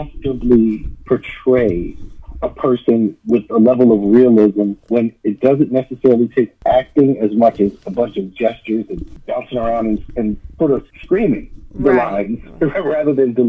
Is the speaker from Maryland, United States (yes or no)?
yes; Baltimore, Maryland, United States; Hi, guys. … I'm an actor from Baltimore, Maryland.